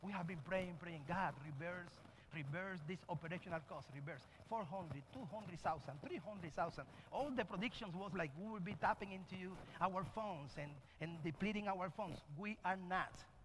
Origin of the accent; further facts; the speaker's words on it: Cuba; I'm from Cuba. When you say to me that you have $100,000 in your account, you are rich.